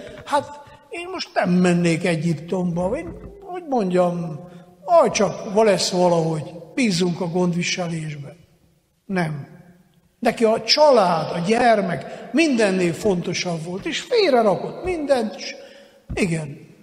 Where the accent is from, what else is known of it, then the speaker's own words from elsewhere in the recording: Crișcior, Hunedoara County, Romania; Dél-Erdélyből jövök, Körösbányán.